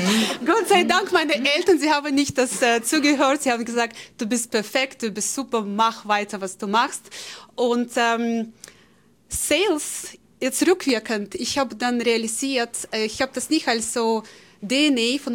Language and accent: German; Russia; German is a second language; now in Germany; Weil meine Geschichte fängt ganz, ganz weiterhin in Russland. Ich komme ursprünglich aus Provinz, City.